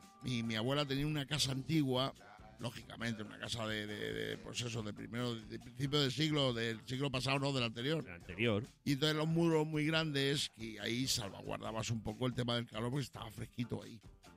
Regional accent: Badajoz, Extremadura, Spain; El verano más caluroso, que yo soy de Badajoz, tío. Yo he vivido el verano.

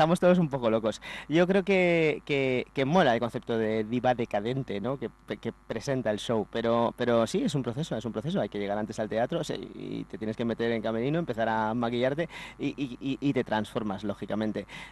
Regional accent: Valencia, Valencian Community, Spain; also born or lived in Madrid; aunque soy madrileño, me crié en Valencia. Estoy muy acostumbrado a las fallas.

